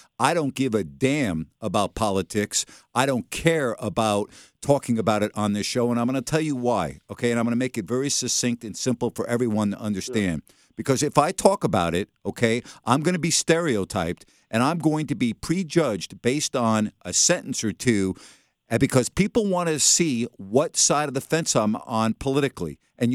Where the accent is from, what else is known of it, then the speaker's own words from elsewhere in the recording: United States; OK, I'm an American and I am entitled to my opinion.